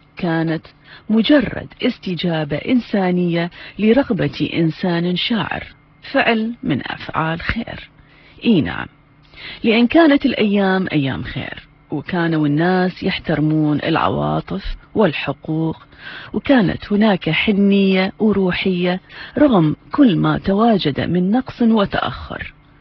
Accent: Iraq; نشعر بأننا كعراقيين مدينون

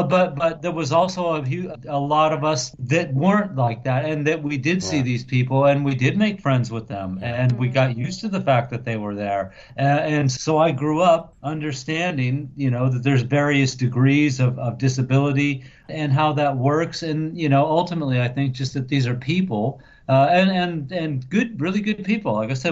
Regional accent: California, United States; Obviously, I grew up in California

